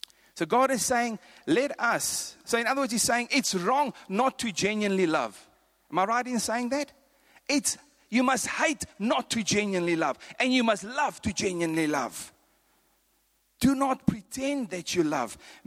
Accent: Free State, South Africa; I grew up in the Free State.

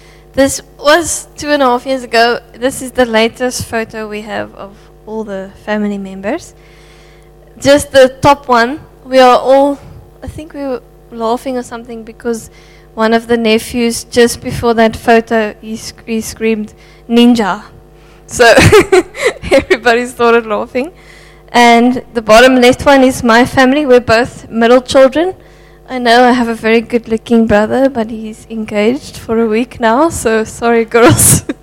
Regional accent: Albertinia, Western Cape, South Africa; So, I grew up actually in Albertina, which is about an hour away from here.

